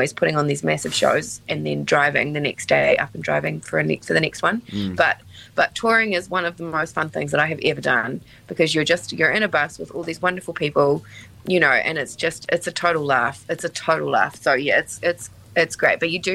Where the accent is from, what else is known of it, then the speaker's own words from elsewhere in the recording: Whangarei, Northland, New Zealand; Like, yeah, I'm just from Whangarei.